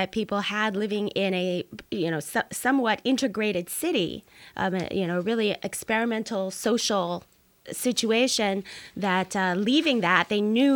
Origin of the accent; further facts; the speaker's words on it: Portland, Oregon, United States; I first came, even though I'm from Portland, Oregon, and grew up here, I had never heard of Vanport until just a couple of years ago.